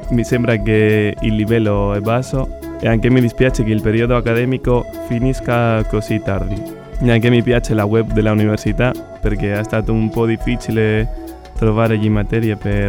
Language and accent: Italian; Gijón, Asturias, Spain; Italian is a second language; moved away as an adult; now in Cagliari, Italy; Vengo da Gijón, Spagna